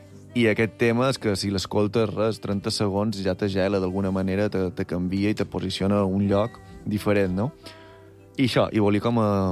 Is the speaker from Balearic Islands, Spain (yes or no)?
yes; Balearic Islands, Spain; jo li vaig dir, jo som mallorquí, què fas aquí?